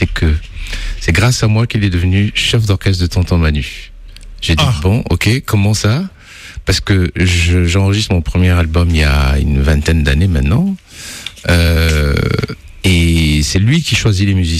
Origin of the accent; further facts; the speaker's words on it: Cameroon; moved away as an adult; now in Paris, France; Et moi, j'ai grandi au Cameroun, finalement. J'ai passé toute mon adolescence là-bas.